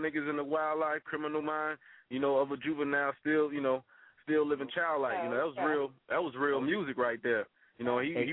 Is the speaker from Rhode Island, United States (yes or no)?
no; Mississippi, United States; And me, you know, I'm from Mississippi, man. It was, you know, when I was really got into music, it was, you know, when … was really popping.